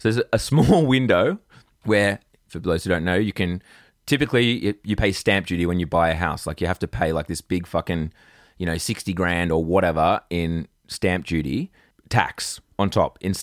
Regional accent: Australia; Apologies also. It's Z&B, of course. We're Australian.

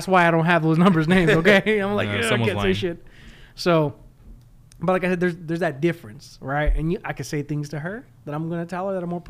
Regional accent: California, United States; I'm from California. I say hella and dude to everything.

